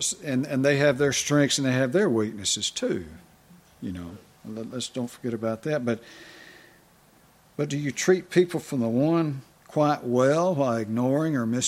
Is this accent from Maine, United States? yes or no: no; Texas, United States; When I was a kid, a young boy growing up in Texas, whites talked really down about blacks